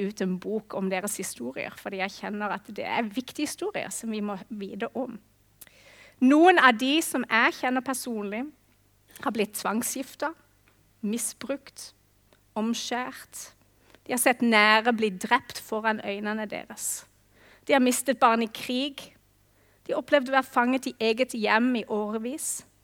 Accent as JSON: {"language": "Norwegian", "country": "Australia", "said": "Og i Australia, der jeg kommer fra, så er det ganske vanlig å hilse folk med «How are you?»."}